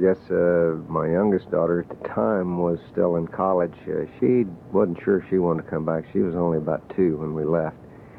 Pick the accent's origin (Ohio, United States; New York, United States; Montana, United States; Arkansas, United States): Arkansas, United States; Fort Smith; born there; Well, I was born in Fort Smith, Arkansas. That's, if you're familiar with your geography, it's on the state line, west central. Jumping off place to the old west.